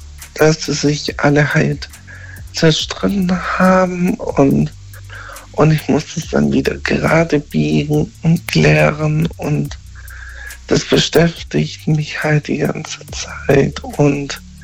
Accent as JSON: {"language": "German", "town": "Neu-Ulm", "region": "Bavaria", "country": "Germany", "said": "Ich komme aus Neu-Ulm, also das gehört zu Illertissen dazu."}